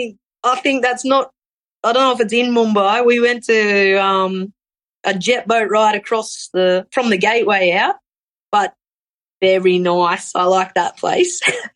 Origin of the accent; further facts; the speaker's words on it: Australia; which as an Australian, I find that very funny.